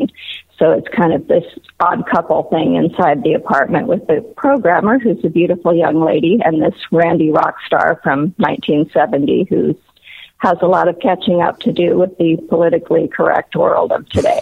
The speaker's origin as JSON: {"language": "English", "town": "Los Angeles", "region": "California", "country": "United States", "tie": "born or raised there", "said": "interesting childhood growing up in Los Angeles in the San Fernando Valley. I had ponies in the backyard"}